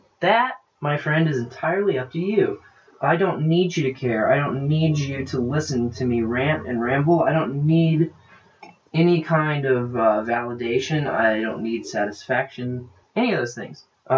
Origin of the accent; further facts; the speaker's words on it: Columbia, Missouri, United States; My narrow focus is that I'm from Columbia, Missouri